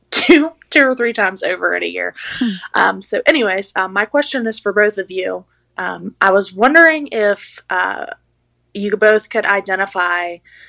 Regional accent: Bridgeport, West Virginia, United States; I am from Bridgeport, West Virginia.

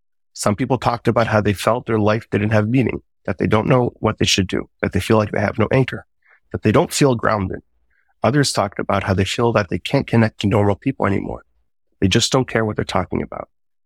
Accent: Pittsburgh, Pennsylvania, United States; I am from Pittsburgh. My family has been here since 1916.

